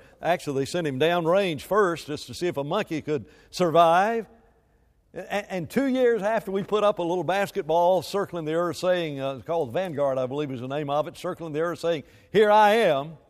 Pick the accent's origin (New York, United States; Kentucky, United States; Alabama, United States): Alabama, United States; Huntsville; And I grew up in Huntsville where they built those rockets. So this is what I grew up living and breathing.